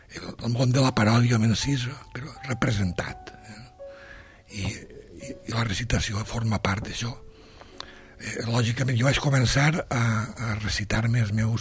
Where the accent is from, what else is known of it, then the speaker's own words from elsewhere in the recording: Pego, Valencian Community, Spain; jo sóc de poble, de Pego